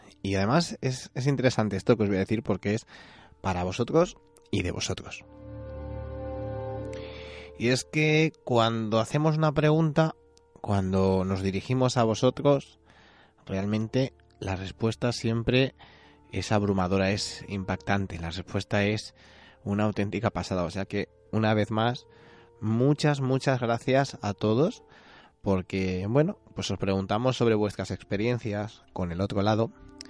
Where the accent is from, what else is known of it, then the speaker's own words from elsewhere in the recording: El Escorial, Community of Madrid, Spain; now in Asturias, Spain; vivo en Asturias desde hace 16 años, pero soy de Madrid, concretamente del Escorial.